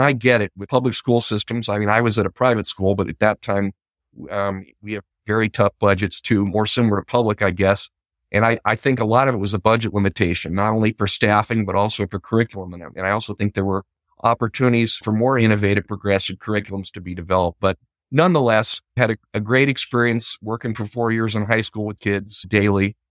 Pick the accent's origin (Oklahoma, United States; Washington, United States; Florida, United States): Washington, United States; Issaquah; Growing up in Issaquah, Washington.